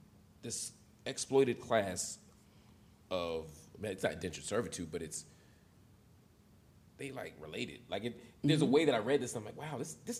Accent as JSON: {"language": "English", "town": "Philadelphia", "region": "Pennsylvania", "country": "United States", "said": "So I'm from Philly. I get assigned to work in California or Texas or something."}